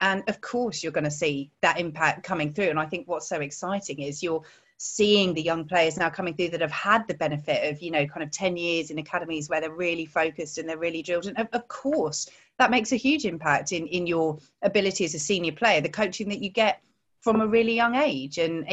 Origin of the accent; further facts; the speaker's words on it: South East England, United Kingdom; now in Newcastle, United Kingdom; I grew up in Surrey. That's where I'm from originally, although I very definitively now do say Newcastle rather than Newcastle, which is what I said growing up.